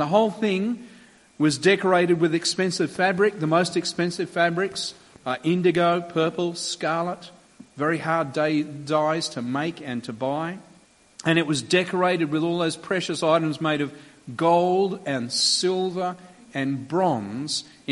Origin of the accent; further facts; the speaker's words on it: Turi, Nakuru County, Kenya; I grew up in Kenya, in East Africa, in the highlands of Kenya. Most people sort of go, oh yeah, Kenya, Nairobi, been there. Nowhere near Nairobi, the highlands of Kenya, a little place called Turi. You'd struggle to find it on the map. There's not much there.